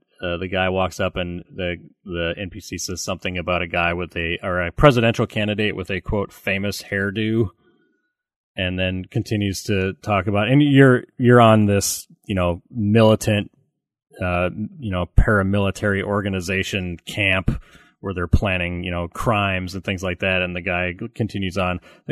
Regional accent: Scotland, United Kingdom; I mean, I got the mix. I'm Scottish and Irish.

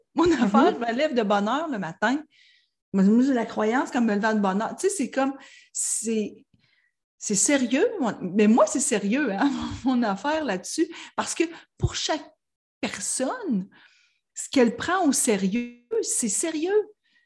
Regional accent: Quebec, Canada; accent: Gaspésie; Moi, je suis originaire de la Gaspésie. Puis en Gaspésie, on a un gros accent pour les gens qui sont originaires de Montréal. Puis même pour les gens qui habitent Québec.

